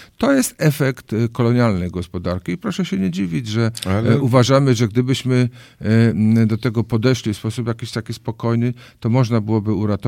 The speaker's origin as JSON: {"language": "Polish", "region": "Silesian Voivodeship", "country": "Poland", "tie": "born or raised there", "said": "Ja jestem rodowitym Ślązakiem."}